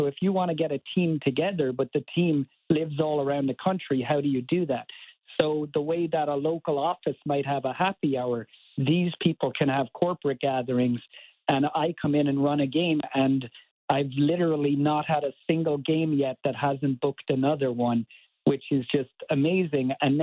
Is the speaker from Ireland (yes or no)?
yes; Cork, Munster, Ireland; moved away as an adult; now in Baltimore, United States; Born and raised in Cork in Ireland, and then I moved to America for college. I went to Johns Hopkins University in Baltimore, and I made Baltimore my home now. So my wife and I live in downtown Baltimore.